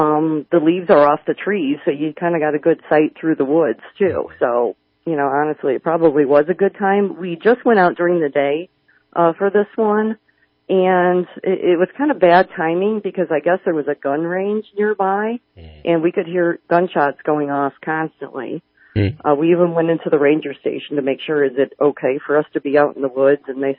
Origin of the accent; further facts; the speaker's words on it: Chicago, Illinois, United States; I think, you know, we're from Chicago, so the elevation was just, you know, kicking our butts too.